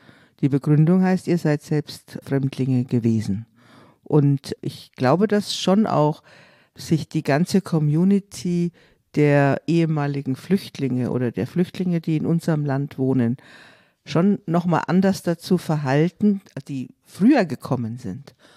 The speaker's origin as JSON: {"language": "German", "town": "Munich", "region": "Bavaria", "country": "Germany", "said": "als Bayerin, Südbayerin, geborene Münchnerin"}